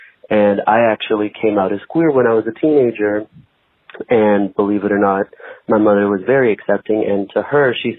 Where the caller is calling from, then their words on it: San Francisco Bay Area, California, United States; I am from the Bay Area in California, sitting here as the world burns all around me.